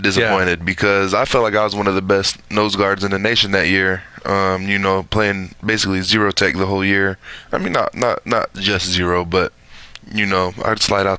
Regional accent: Phoenix, Arizona, United States; also born or lived in Fresno; I grew up in Arizona, Phoenix area. Went to, high school in Phoenix and then transferred to Scottsdale. Then went out to Cali.

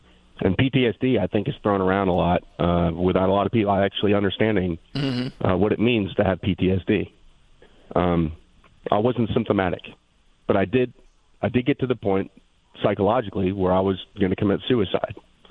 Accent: Point Pleasant, New Jersey, United States; I'm a Jersey boy, so I'm not far from

